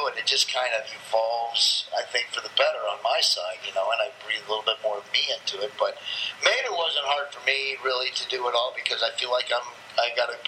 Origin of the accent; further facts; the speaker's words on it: Nebraska, United States; accent: Southern; moved away; also born or lived in Florida / Georgia; I grew up on, I'm not from the South. I grew up on a pig farm in southeast Nebraska